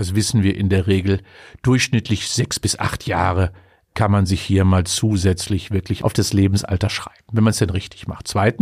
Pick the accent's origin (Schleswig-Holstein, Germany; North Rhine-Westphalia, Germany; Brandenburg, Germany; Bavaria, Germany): North Rhine-Westphalia, Germany; wo ich als Zechenkind irgendwie groß geworden bin. Ich bin im Ruhrgebiet geboren, wie da die Luftverschmutzung noch war, Ende der 50er, Ende der 60er Jahre